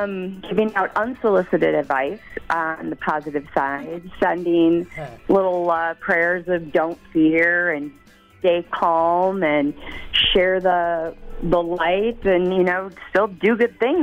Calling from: Franklin, Wisconsin, United States; I'm calling from home in my kitchen, Franklin, Wisconsin.

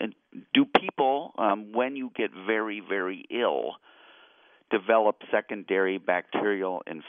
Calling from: Illinois, United States; As listeners might know, I'm calling from Illinois.

